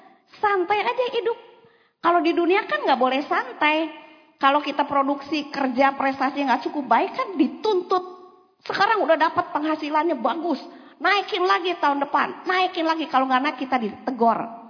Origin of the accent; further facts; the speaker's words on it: Bandung, West Java, Indonesia; also born or lived in Malang; Untuk menjadi anak oleh papa mama angkat saya di Bandung. Saya ini lahir di Malang sebetulnya. Anak nomor 9.